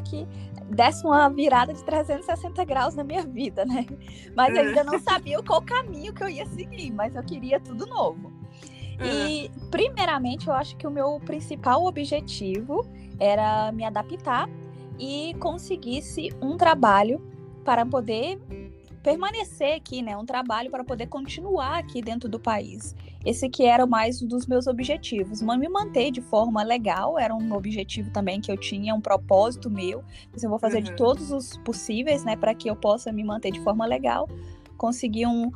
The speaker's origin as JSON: {"language": "Portuguese", "town": "Governador Valadares", "region": "Minas Gerais", "country": "Brazil", "tie": "born or raised there", "said": "eu sou de Minas Gerais, nasci e cresci na cidade de Governador Valadares, interior de Minas Gerais. Uma família muito, muito simples."}